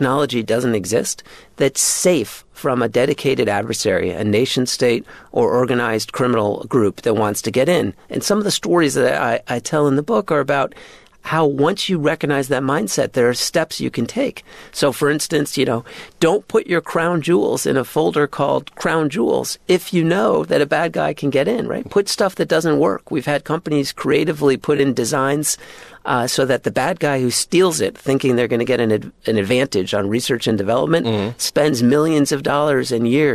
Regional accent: New York, United States; when I grew up in New York in the 80s

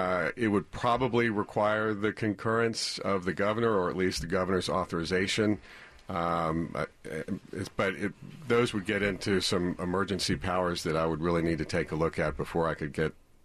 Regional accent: Leesburg, Virginia, United States; That's my hometown.

